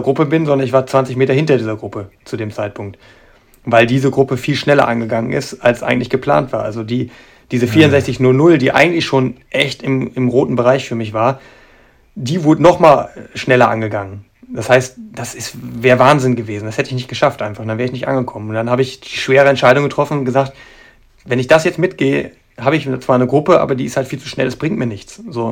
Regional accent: Germany; Das ist nur für mich als Deutscher, der die Kadernorm braucht, eine Marke, die wichtig ist.

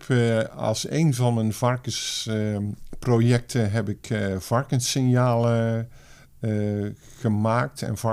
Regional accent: Best, North Brabant, Netherlands; Nou, ik kom oorspronkelijk uit Best, dus dat was 10 kilometer.

